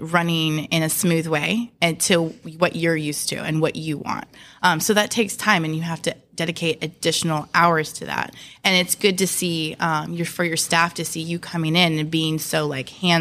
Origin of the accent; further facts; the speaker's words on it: Williamsburg, Virginia, United States; I'm from Williamsburg, Virginia, the Gabriel Archer Tavern. And I was 21. So in Virginia, you have to be 21